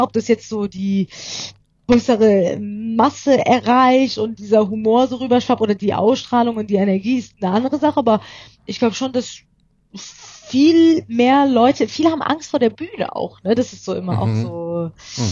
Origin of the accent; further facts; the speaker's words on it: Iran; now in Germany; ich bin sehr behütet aufgewachsen im Iran, überbehütet, würde ich sagen, und wir hatten wirklich alles und das drumherum war gesetzt. Mein Opa hat im Iran gelebt, unser schönes Haus und Zuhause, und wir haben quasi das alles aufgegeben und kamen dann nach Deutschland für die Freiheit.